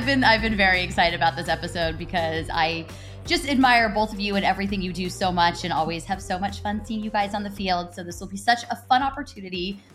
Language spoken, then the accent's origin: English; California, United States; I'm from California. That's how I get everywhere is type it into Waze.